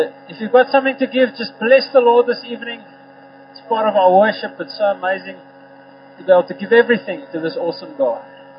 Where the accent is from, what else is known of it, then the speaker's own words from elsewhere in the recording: Graaff-Reinet, Eastern Cape, South Africa; I've just come back from a trip to my hometown, Graaffreinet, in the Eastern Cape.